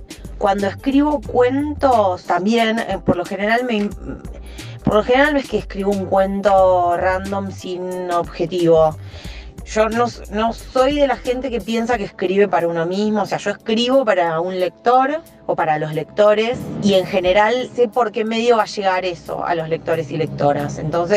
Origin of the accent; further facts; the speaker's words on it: Adrogué, Buenos Aires Province, Argentina; Yo soy de Adrogué, para mí era una movida inviable.